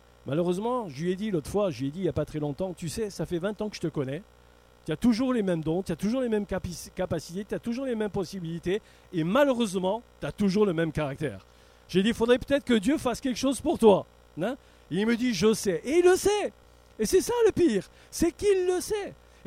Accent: Corsica, France; tu l'as dit, je suis corse

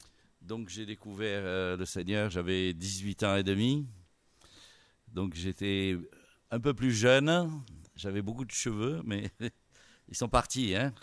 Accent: Orange, Provence-Alpes-Côte d'Azur, France; Je suis orangeois de naissance, vauclusien, voilà. Je suis né spirituellement en Avignon, pour ceux qui connaissent. Donc je suis un vrai vauclusien. Voilà, j'ai connu le Seigneur en Avignon

